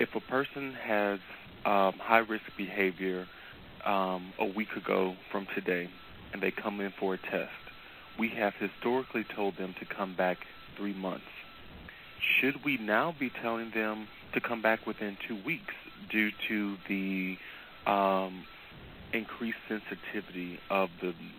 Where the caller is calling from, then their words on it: St. Louis, Missouri, United States; I'm calling from St. Louis, Missouri